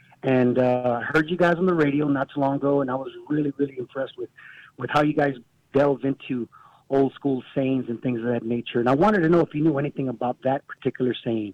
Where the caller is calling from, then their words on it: Texas, United States; I am calling from the big state of Texas.